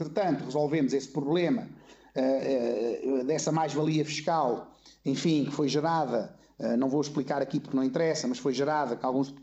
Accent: Alcobaça, Leiria, Portugal; eu sou de uma zona de Alcobaça, ali perto da Serra dos Candeeiros

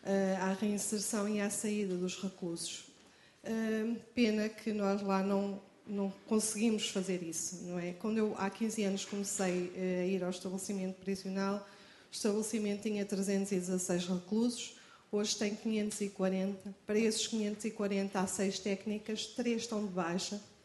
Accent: Coimbra, Portugal; sou de Coimbra

